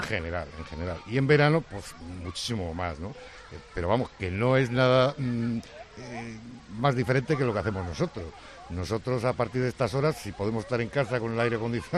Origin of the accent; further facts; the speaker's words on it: Burgos, Castile and León, Spain; Yo que soy de Burgos, pues soy de los peores adaptados aquí en Terra Natura